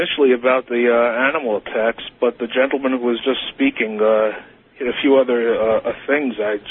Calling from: Hong Kong; Calling from Hong Kong.

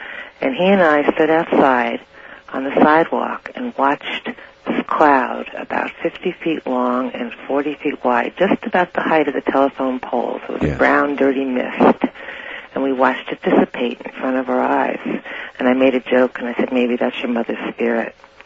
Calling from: Santa Rosa, California, United States; I'm calling from Santa Rosa.

